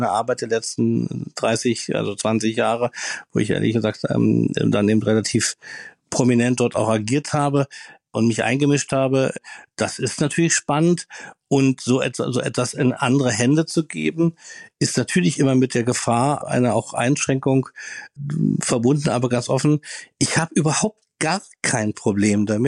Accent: Berlin, Germany; sage ich mal als Berliner

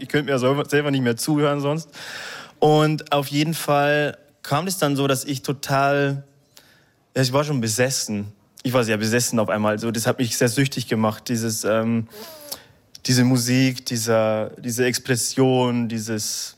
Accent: Bavaria, Germany; bei uns im Bayerischen Wald ist es sehr hügelig

